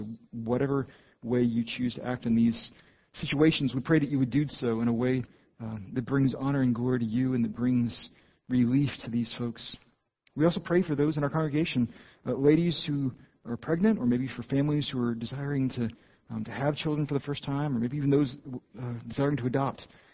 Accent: Austin, Texas, United States; I grew up in Austin, Texas, of all places, right?

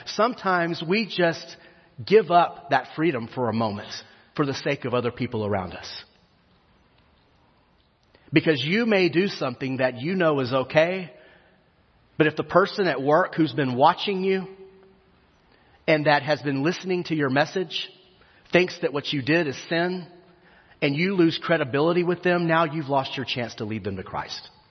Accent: Texas, United States; Now, I grew up in West Texas before we moved to College Station, and we didn't have a river in the backyard out there. You know, it's desert.

